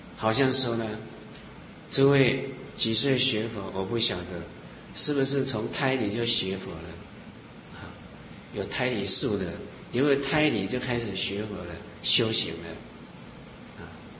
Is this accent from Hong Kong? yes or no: no; southern Taiwan, Taiwan; 这个学人小的时候是住在南部，11岁呢，那么我们全家搬到北部，那么后来当兵是在中部，出家是在中部，